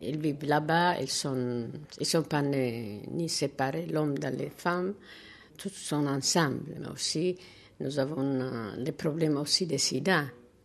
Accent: Eritrea; French is a second language; moved away; Je viens d'Érythrée et je sais comment c'est la situation.

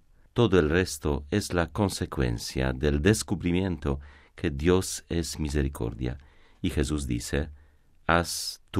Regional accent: Poland; Lo digo no porque soy polaco, sino porque hay mucha sincronía en las enseñanzas de los papas.

